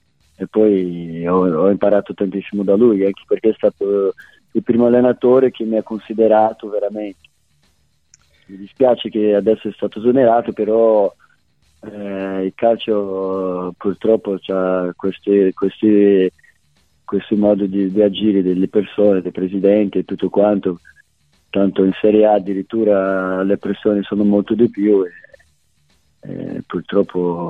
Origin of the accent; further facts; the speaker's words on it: Brazil; io come brasiliano